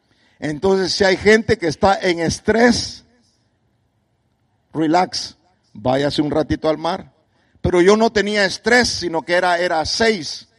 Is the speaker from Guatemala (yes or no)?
yes; Guatemala; Mire cómo somos los chapines de chispudos, hermano.